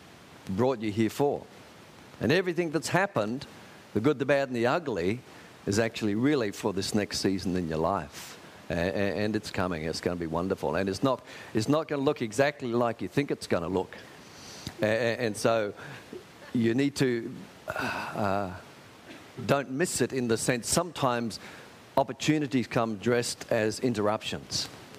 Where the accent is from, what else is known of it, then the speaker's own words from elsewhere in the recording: Australia; now in China; I'm from Australia, the land of koalas and kangaroos.